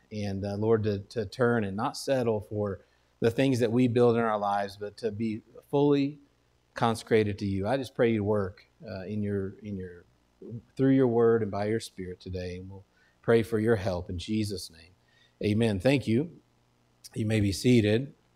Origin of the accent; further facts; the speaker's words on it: Texas, United States; I'm from Texas. So if you didn't know this, Texans, at least where I come from, their blood type is coffee and Dr. Pepper.